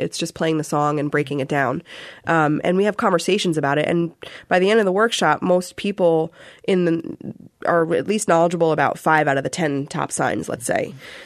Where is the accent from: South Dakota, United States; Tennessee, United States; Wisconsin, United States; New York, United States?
New York, United States; New York City; And, you know, I grew up in New York City and some of that hip hop from when I was a kid is not great, but I love it and it's okay.